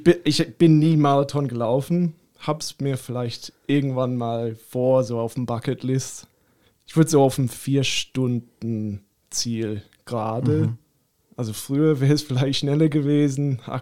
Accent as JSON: {"language": "German", "town": "Melbourne", "region": "Victoria", "country": "Australia", "tie": "born or raised there", "second_language": "German", "moved": "as an adult", "lives_now": "Germany", "said": "ich bin Australier, wohnte 27 Jahre auch dort in meiner Heimatstadt in Melbourne und dann bin 2019 nach Deutschland gezogen."}